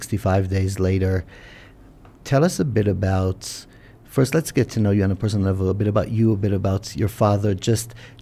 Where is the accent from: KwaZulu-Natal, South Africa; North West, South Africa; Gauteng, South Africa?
Gauteng, South Africa; Johannesburg; as we know, as a South African community, we are very strongly connected to the hostages and their families.